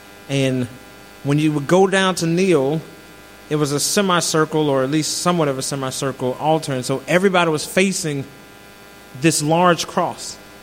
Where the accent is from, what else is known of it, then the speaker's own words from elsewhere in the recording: Jackson, Mississippi, United States; I grew up in Jackson, Mississippi, and I attended church because that was the expectation, not because I just wanted to be there.